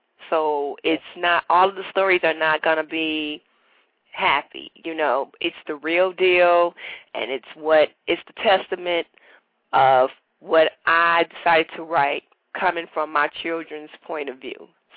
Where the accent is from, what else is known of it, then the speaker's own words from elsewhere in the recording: Gary, Indiana, United States; now in Detroit, United States; I am from Gary, Indiana, and I attended Central State University in Wilberforce, Ohio. And I guess my fate was to end up in Detroit